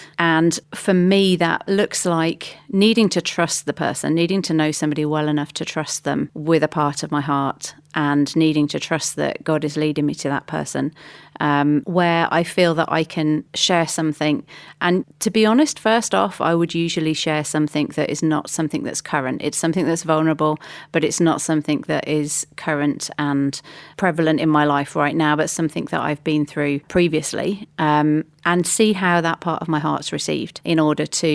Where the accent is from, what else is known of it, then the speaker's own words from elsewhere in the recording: Midlands, United Kingdom; now in South Bucks, United Kingdom; Okay, so I am in England. I'm originally from the Midlands, which for anybody who's over this side of the pond may pick up from my accent relatively quickly. I now live in South Bucks